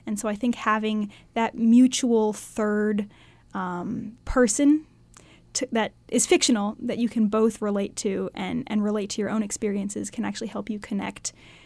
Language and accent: English; Massachusetts, United States; I'm from northern Massachusetts, very northern Massachusetts, right on the border of New Hampshire. And it's a suburban place, and everyone there has been my entire life so supportive of me